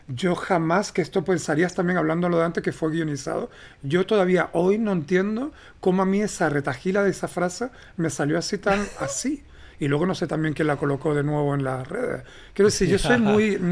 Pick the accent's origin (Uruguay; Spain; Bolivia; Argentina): Spain; Canary Islands; Y yo como español canario termino trabajando